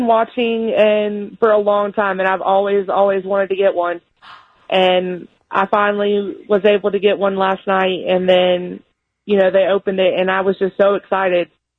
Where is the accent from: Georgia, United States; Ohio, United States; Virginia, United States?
Virginia, United States; Yeah, I'm from Virginia.